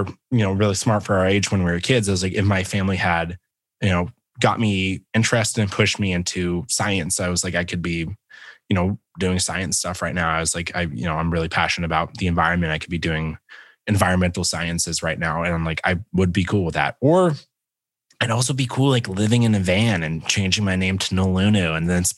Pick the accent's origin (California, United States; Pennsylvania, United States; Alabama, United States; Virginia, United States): Alabama, United States; Phenix City; And I grew up in the South. I grew up in a place called Phenix City. And it's like right on the border of Alabama and Georgia.